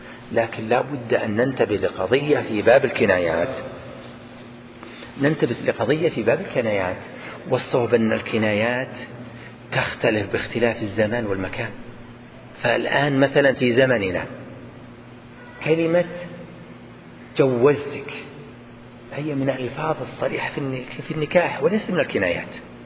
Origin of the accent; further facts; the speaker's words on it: Najd, Saudi Arabia; أليس هذا عمل الناس عندنا في نجد؟